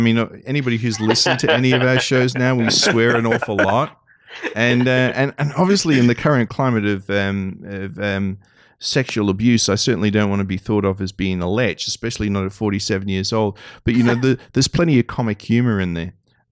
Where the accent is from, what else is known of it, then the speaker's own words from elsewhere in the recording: Australia; maybe it's just because I'm an Aussie and they don't trust Australians.